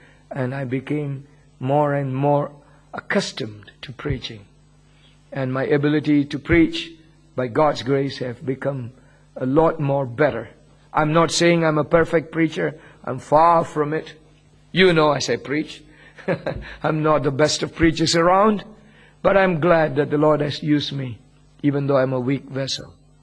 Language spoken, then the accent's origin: English; India; accent: Indian; English is a second language; also born or lived in Singapore; I came from India, so I probably still have a little bit of Indian accent. And when I grew up, I started to study Bible in Singapore, I picked up some Southeast Asian accent. And so I have a mixture of all these with me.